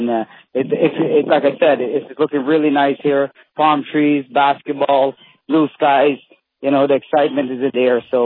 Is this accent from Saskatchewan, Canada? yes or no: no; Ottawa, Ontario, Canada; growing up in Canada, in Ottawa, you know, I had sneakers.